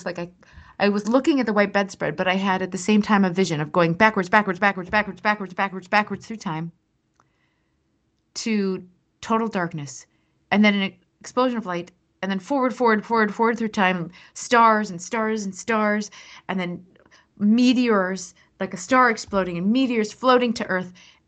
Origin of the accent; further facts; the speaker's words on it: Minnesota, United States; born there; I was born in Minnesota in the winter.